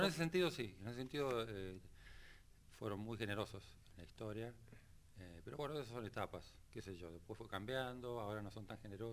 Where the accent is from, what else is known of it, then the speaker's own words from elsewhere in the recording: Mendoza, Argentina; Yo soy mendocino